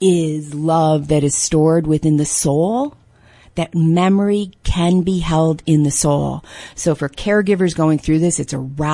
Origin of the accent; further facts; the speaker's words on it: Fairport, New York, United States; also born or lived in Utica; now in Old Forge, United States; Fairport, outside of Rochester.